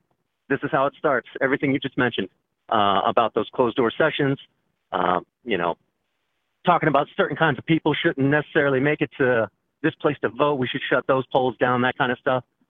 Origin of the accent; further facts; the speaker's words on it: Texas, United States; now in Oconomowoc, United States; I'm 42. I'm from South Texas. I was in the Marines.